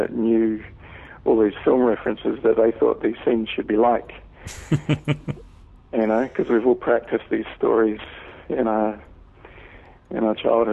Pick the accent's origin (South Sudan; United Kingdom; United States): United Kingdom; England; You know, I grew up with it in England as a kid